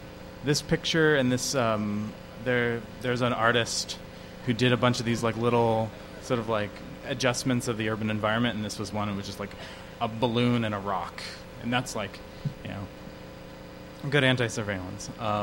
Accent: California, United States; I've been here, you know, I'm from California, I've been here for a week and I've already seen somebody stop and frisk.

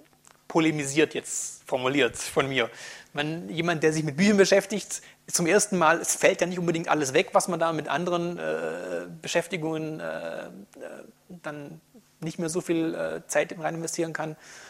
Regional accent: Baden-Württemberg, Germany; Kann es passieren, dass ich meine Identität verliere, zum Beispiel jetzt als Schwabe

